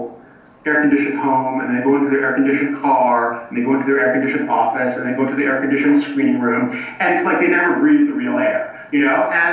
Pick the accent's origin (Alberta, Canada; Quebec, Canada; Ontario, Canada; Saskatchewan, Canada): Ontario, Canada; Toronto; But I'm still Canadian. I still live in Toronto, and I like being here because it's real. You know, I live on the block.